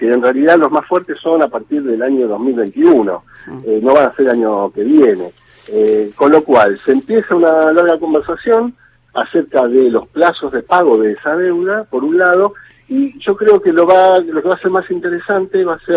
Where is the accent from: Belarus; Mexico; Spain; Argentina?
Argentina